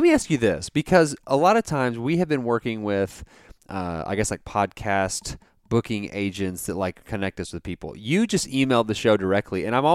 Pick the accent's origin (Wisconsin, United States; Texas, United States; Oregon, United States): Texas, United States; We're from the Texas region, so...